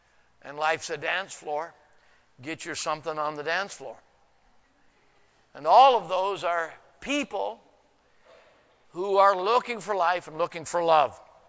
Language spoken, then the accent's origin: English; Washington, United States; Let's say that in English or in Texan or Washingtonian, since I'm from Washington.